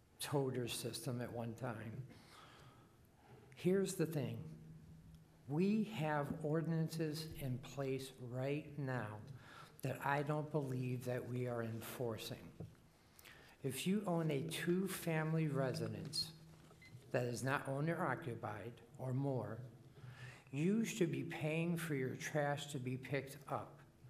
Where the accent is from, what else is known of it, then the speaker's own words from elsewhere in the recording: Washington, District of Columbia, United States; I'm born and raised in Ward 7. I know the demographics.